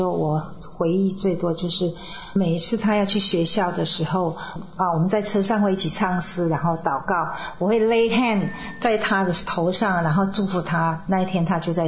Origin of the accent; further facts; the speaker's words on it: China; now in United States; 我们参加美国教会，又参加下午又有我们中国人的聚会